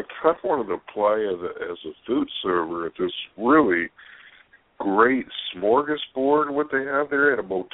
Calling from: California, United States; from California.

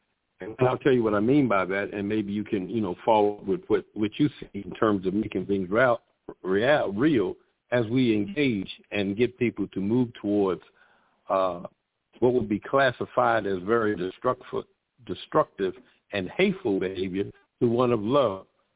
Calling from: Florida, United States; Greetings. … I'm calling from South Florida.

